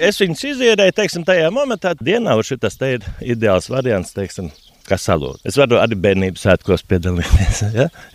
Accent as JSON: {"language": "Latvian", "region": "Riga", "country": "Latvia", "said": "Nu, es esmu tomēr esmu rīdzinieks"}